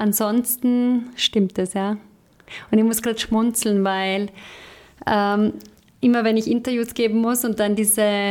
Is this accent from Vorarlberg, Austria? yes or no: yes; Vorarlberg, Austria; Nein, ich komme aus Vorarlberg.